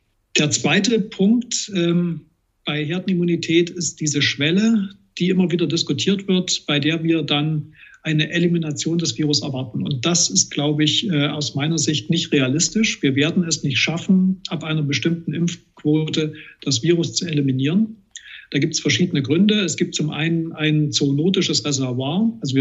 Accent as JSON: {"language": "German", "town": "Plauen", "region": "Saxony", "country": "Germany", "tie": "born or raised there", "said": "Ich selbst bin ja gebürtiger Plauner und der Vogtlandkreis war in der dritten Welle extrem betroffen."}